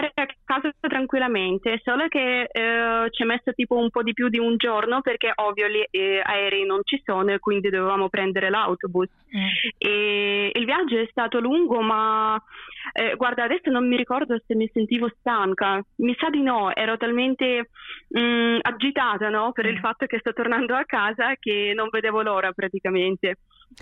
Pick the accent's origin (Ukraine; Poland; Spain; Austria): Ukraine; io amo l'Ucraina, io voglio viverci, amo il mio paese